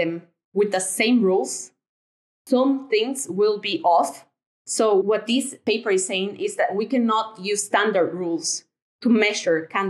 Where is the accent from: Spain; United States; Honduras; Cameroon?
Honduras; I'm originally from Honduras. And when I was in Honduras and tried to progress into getting into academia and pursuing a research career, there are many barriers coming from a low-income country.